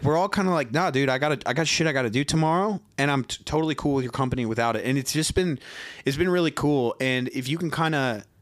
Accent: Ireland; And I'm like, yeah, I'm Irish. Let's go.

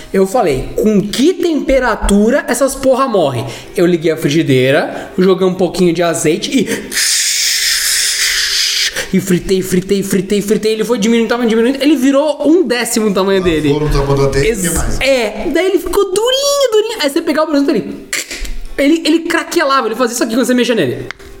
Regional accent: São Vicente, São Paulo, Brazil; Sou de São Vicente.

